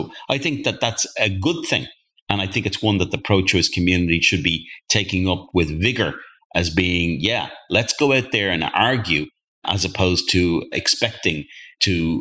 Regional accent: Ireland; I'm from Ireland

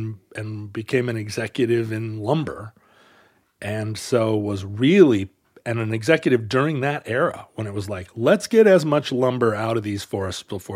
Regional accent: Alaska, United States; And then growing up in Alaska during that era where, you know, resource extraction of all kinds was considered one of the, you know, the noblest ways to interact with the environment.

